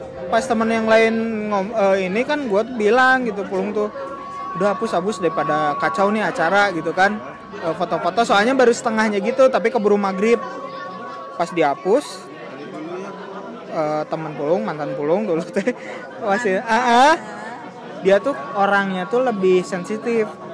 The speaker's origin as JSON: {"language": "Indonesian", "town": "Tanjungsari", "region": "West Java", "country": "Indonesia", "tie": "born or raised there", "said": "di kampung saya itu dulu Tanjung Sari ya"}